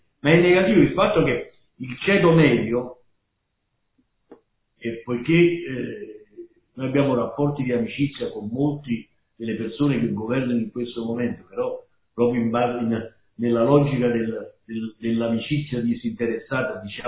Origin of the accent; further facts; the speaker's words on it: Naples, Campania, Italy; che si sono fatti, come si dice a Napoli, dalle mie parti, che si sono fatti la casa con grandi sacrifici